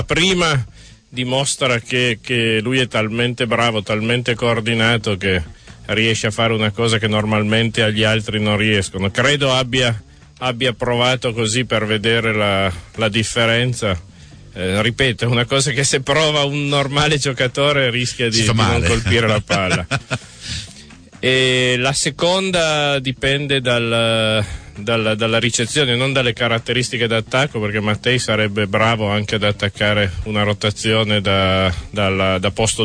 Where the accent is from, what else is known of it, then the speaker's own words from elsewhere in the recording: Turin, Piedmont, Italy; now in Cuneo, Italy; Sì, siamo torinesi trapiantati a Cuneo.